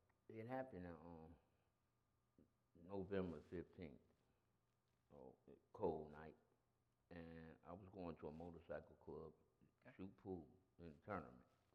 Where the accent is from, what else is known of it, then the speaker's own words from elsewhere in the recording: Chicago, Illinois, United States; I grew up in Chicago, west side of Chicago. I come from a two-parent home, two siblings